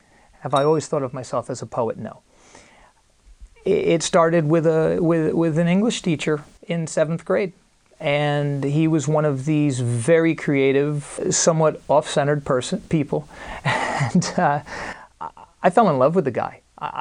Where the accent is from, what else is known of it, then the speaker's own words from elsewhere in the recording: New Jersey, United States; born there; I was not. I was born in North Jersey.